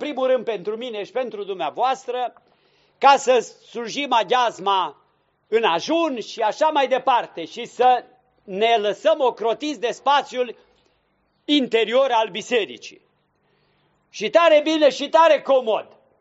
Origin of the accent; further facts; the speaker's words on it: Ludișor, Brașov County, Romania; care în satul meu, Ludișor, din țara Făgărașului, se făcea noaptea